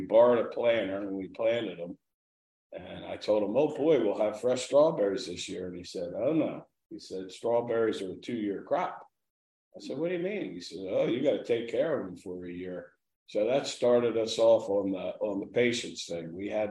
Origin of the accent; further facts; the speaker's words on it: Absecon, New Jersey, United States; we grew up in Absecon, and we decided to buy a house in Absecon